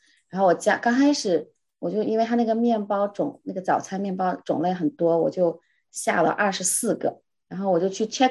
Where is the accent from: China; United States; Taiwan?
United States; Minneapolis, Minnesota; now in Minneapolis, United States; 我也是来自 Minneapolis 的姊妹，